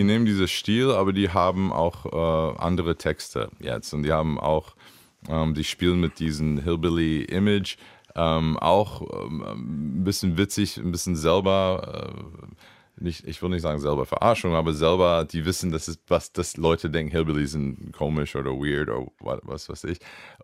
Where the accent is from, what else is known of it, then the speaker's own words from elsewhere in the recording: Liberty, Missouri, United States; German is a second language; also born or lived in Kansas City; Ich bin geboren in Kansas City, in einer kleinen Stadt Liberty aufgewachsen, wo hier Jesse James kommt